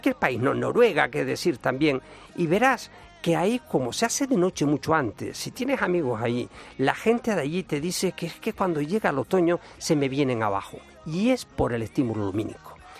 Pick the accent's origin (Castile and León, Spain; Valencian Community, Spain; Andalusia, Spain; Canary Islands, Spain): Canary Islands, Spain; hay gente que se viene, por ejemplo, a mi tierra, Canarias, y por ejemplo en Lanzarote, tienen la ciudad de los noruegos